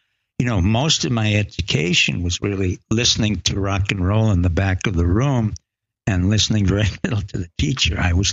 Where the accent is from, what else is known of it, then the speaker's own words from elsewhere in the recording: Harlem, New York, United States; And I grew up in Harlem. So on 108th in Amsterdam, you know, I had this milieu around me, which was really rock and roll and black blues and rhythm.